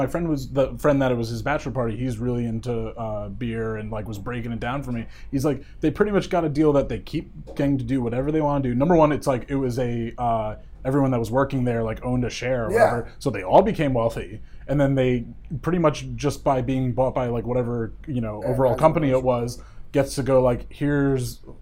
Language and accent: English; Ireland; I mean, being Irish myself